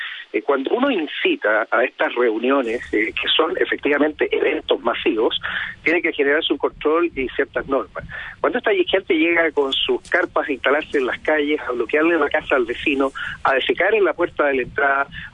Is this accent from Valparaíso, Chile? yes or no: yes; Valparaíso, Chile; born there; soy nacido en Valparaíso